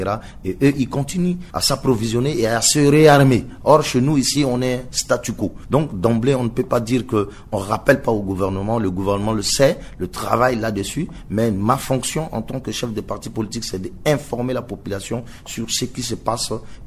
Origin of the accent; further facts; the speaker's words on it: Central African Republic; ils passent par ce chemin-là pour arriver chez nous en Centrafrique.